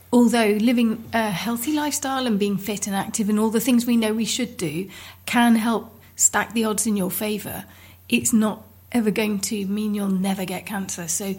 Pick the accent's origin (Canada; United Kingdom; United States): United Kingdom; because we're very British